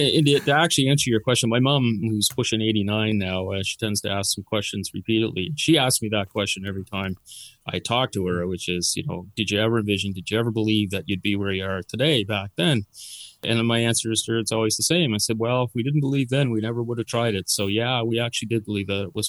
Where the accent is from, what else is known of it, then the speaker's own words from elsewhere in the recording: Dartmouth, Nova Scotia, Canada; now in Cape Breton, Canada; I'm not originally from here. I'm from Dartmouth, actually. My wife, who has family ties and family roots here in Cape Breton, we decided it was a lifestyle move for us to come down here.